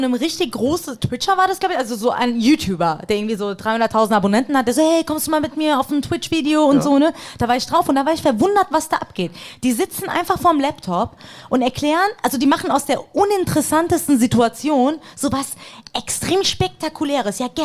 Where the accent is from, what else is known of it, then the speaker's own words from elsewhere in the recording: Iran; German is a second language; also born or lived in Wiesbaden; now in Cologne, Germany; Aus dem Iran, jetzt wohne ich in Köln.